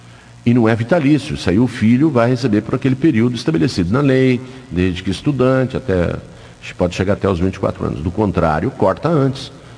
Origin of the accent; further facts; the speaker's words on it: Ribeirão dos Índios, São Paulo, Brazil; born there; lá no Ribeirão dos Índios, onde eu nasci